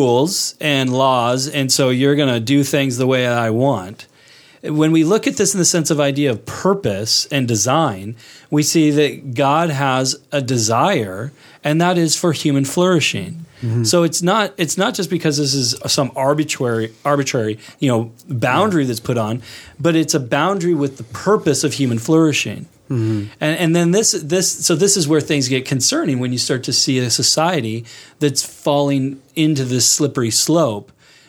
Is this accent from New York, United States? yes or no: no; Portland, Oregon, United States; I, as you know, I grew up in Portland, Oregon.